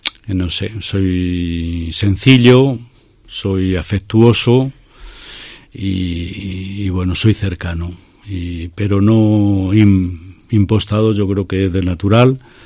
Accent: Ávila, Castile and León, Spain; yo soy un sacerdote de Ávila.

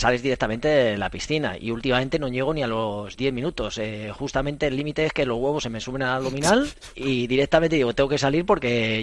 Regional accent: Spain; soy el último español que la ha ganado ya hace unos cuantos años

